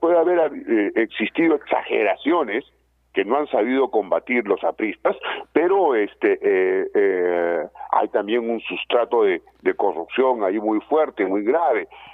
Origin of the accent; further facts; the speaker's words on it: Cusco, Peru; como en mi tierra, en el Cusco